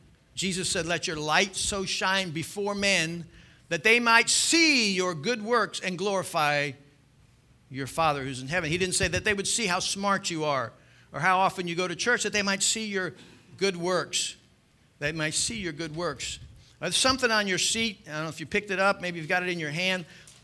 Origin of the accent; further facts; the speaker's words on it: Birmingham, Alabama, United States; I got a cup of coffee, and said something about I'm from Birmingham.